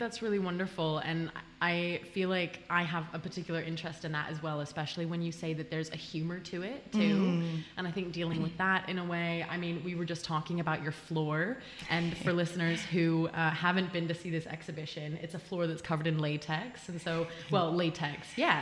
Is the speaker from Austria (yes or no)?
yes; Austria; also born or lived in United States; I'm American Austrian. And mm-hmm. so like coming from Austria